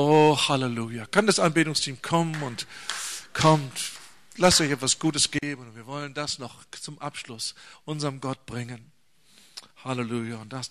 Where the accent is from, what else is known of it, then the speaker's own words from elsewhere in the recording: Germany; Und wir sagen, ja, so sind wir Deutsche.